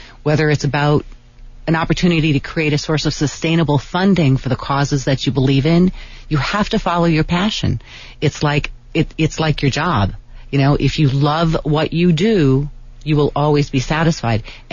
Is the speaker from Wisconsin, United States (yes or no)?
yes; Wisconsin, United States; Okay, I'm originally from Wisconsin.